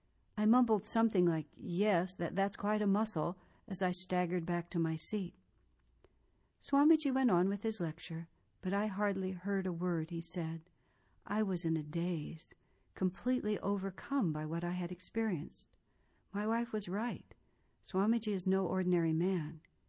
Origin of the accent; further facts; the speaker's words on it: Australia; She is American, but I'm from Australia. Down under, we don't much like authority figures